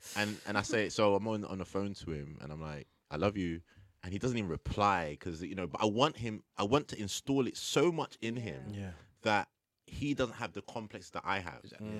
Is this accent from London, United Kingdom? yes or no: yes; Tottenham, London, United Kingdom; I grew up in a time, like, you know, where I grew up in Tottenham.